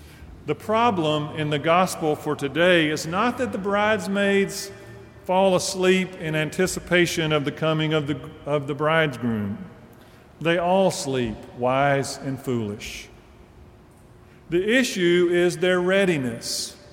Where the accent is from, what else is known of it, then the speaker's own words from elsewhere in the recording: Deep South, United States; Now, as a child growing up in the Deep South, I understood this as being about having my life in order in case the angry judge came today.